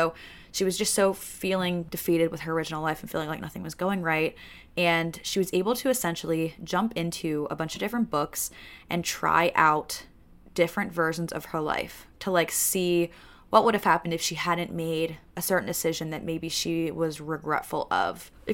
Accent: Pennsylvania, United States; And I'm from Pennsylvania, so Clemson is in South Carolina.

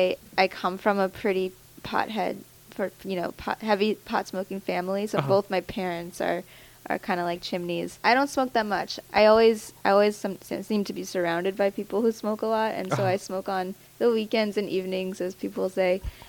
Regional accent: Los Angeles, California, United States; You know, I'm from California. I'm from LA. I'm from California.

